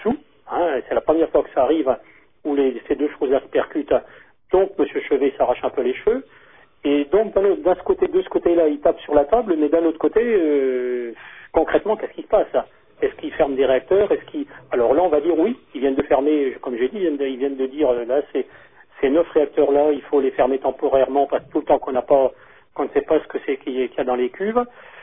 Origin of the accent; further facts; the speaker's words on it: Normandy, France; je viens de Normandie, hein, Flamanville, c'est quand même en Normandie.